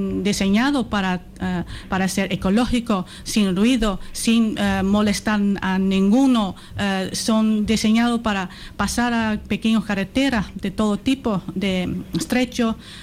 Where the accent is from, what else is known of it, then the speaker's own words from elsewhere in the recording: Netherlands; yo soy holandesa, mi marido es italiano